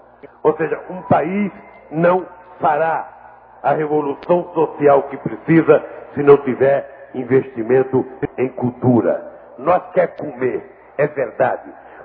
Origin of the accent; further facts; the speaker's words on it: São Bernardo do Campo, São Paulo, Brazil; Eu sou de São Bernardo do Campo e eu sou de uma era em que a indústria automobilística tinha 40